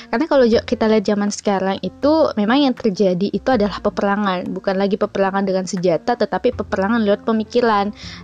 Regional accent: Makassar, South Sulawesi, Indonesia; accent: Makassar; saya asalnya dari Makassar, jadi mohon maaf kalau kadang mungkin nanti podcast-podcast selanjutnya itu keceplosan-keceplosan logat-logat Makassarnya.

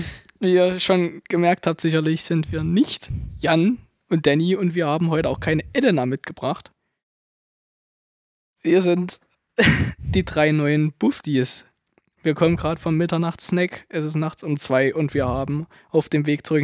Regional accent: Mülsen, Saxony, Germany; Ich komme aus Mülsen, Turm genau genommen.

